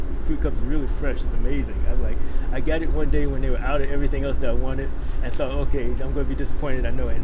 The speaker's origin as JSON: {"language": "English", "town": "Washington", "region": "District of Columbia", "country": "United States", "said": "I'm from Washington, D.C."}